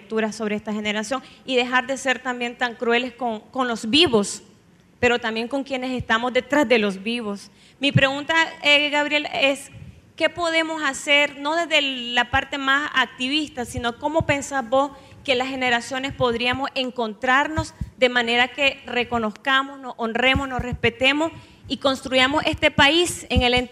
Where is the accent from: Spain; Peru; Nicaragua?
Nicaragua; Chinandega; soy de Chinandega